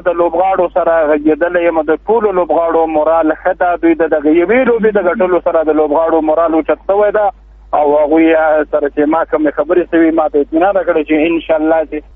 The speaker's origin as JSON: {"language": "Pashto", "country": "Afghanistan", "said": "زموږ هغه افغاني غرور هغه افغاني نوم په نړۍ کې ځلوي"}